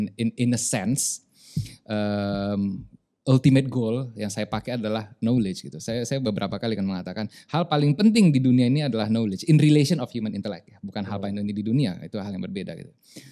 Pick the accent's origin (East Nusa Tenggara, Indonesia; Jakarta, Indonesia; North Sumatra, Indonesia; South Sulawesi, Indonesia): North Sumatra, Indonesia; Medan; now in Lombok, Indonesia; Saya walaupun tinggal di Lombok, saya gak mau disebut orang Lombok, orang Medan sampai mati gitu. Walaupun background saya orang Tapanuli Selatan.